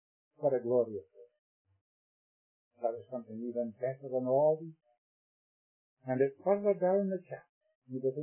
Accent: Scotland, United Kingdom; When I was a boy, growing up in Scotland

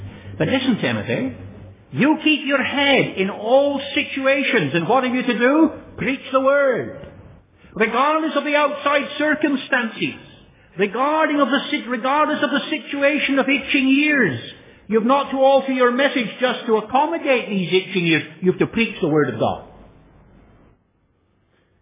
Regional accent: Australia; I'm an Australian with a passport to prove it.

